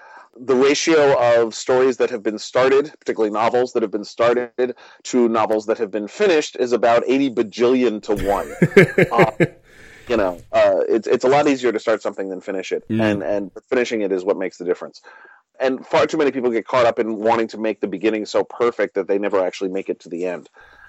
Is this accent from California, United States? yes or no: no; New York City, New York, United States; because I'm from New York and I love my city